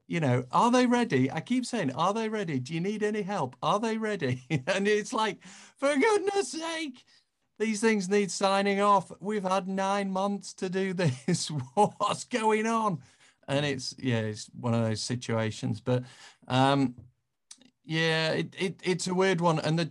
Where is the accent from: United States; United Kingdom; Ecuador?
United Kingdom; Yorkshire and the Humber; I mean, look, I'm a Yorkshireman.